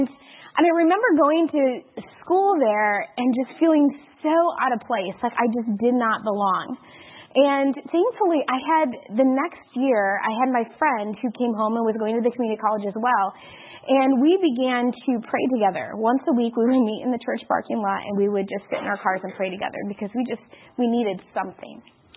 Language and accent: English; Michigan, United States; I am from Michigan.